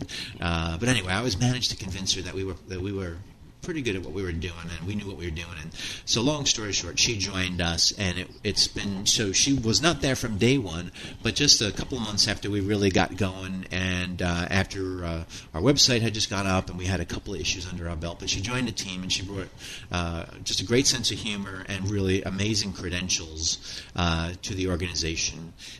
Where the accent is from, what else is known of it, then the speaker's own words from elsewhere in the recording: New York, United States; now in Raleigh, United States; down from the Boston area, and I'm from New York originally, where big, you know, big publishing cities.